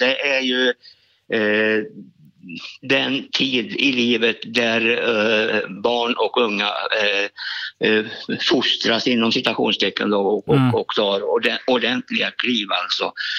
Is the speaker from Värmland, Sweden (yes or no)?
yes; Värmland, Sweden; Jag är ju född upp i norra Värmland